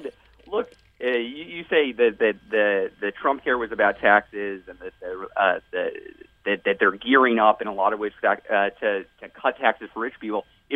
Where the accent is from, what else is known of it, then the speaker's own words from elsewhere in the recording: Texas, United States; You know, I'm from Texas, so I love seeing this.